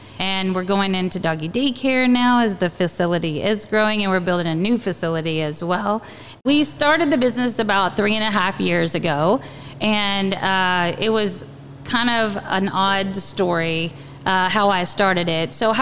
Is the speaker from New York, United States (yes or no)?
no; Alabama, United States; now in Williston, United States; Yeah, what brought me here was work. I came from Alabama, and so the work was really bad there.